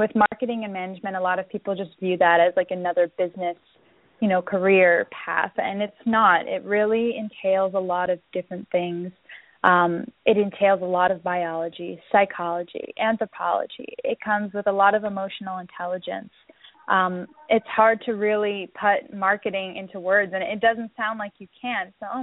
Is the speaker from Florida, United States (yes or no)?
yes; Miami, Florida, United States; So I'm actually from Miami, Florida. So I grew up by the beach, by the water.